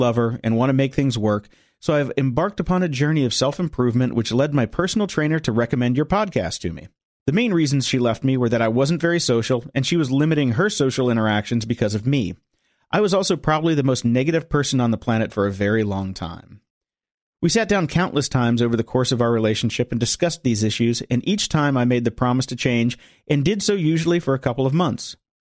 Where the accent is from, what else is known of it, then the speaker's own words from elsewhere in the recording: Gold Coast, Queensland, Australia; I'm from the Gold Coast in Australia.